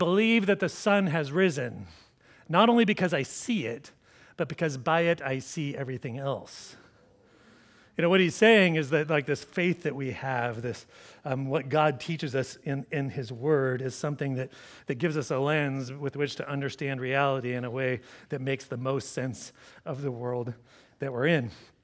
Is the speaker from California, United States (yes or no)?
no; Corvallis, Oregon, United States; I mean, I grew up in Corvallis, like doing things like skiing and whitewater rafting.